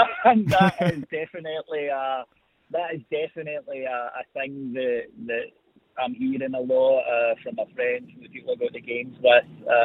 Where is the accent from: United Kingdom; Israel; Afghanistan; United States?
United Kingdom; because we're British